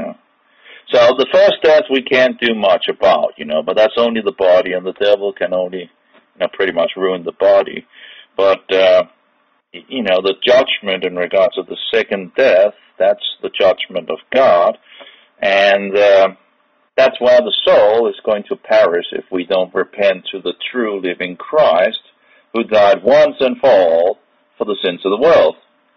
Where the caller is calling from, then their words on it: Denmark; Anyway, I'm calling from Denmark.